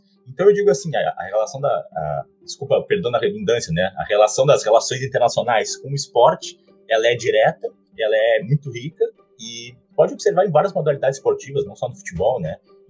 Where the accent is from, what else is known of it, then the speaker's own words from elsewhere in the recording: Pelotas, Rio Grande do Sul, Brazil; eu tenho 33 anos, sou natural de Pelotas, Rio Grande do Sul, mas estou agora terminando o doutorado na Universidade Federal de Santa Catarina